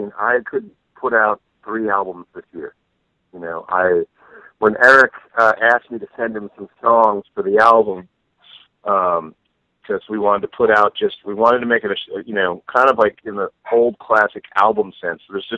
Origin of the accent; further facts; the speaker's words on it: Armonk, New York, United States; also born or lived in Brooklyn; I was born in Brooklyn. I grew up in Armonk, New York.